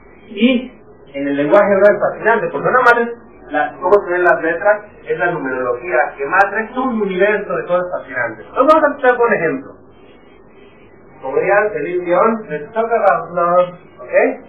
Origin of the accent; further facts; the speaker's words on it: Mexico; Yo vengo de México. No vengo de una familia religiosa